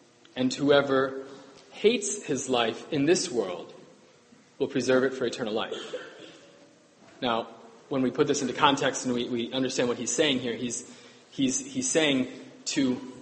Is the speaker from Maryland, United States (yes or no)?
yes; Maryland, United States; I grew up in Montgomery County. And I figure many of you in Charles County probably know a lot more about this than I do.